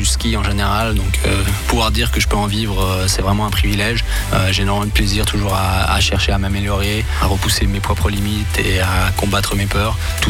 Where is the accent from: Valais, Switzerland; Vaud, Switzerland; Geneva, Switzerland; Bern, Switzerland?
Geneva, Switzerland; Ça fait plaisir d'être reconnu à Genève, dans mon canton d'origine, là où j'ai grandi.